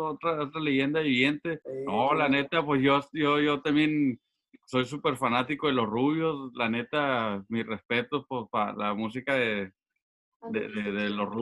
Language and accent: Spanish; Los Angeles, California, United States; Aquí en Los Ángeles, nosotros somos de Los Ángeles.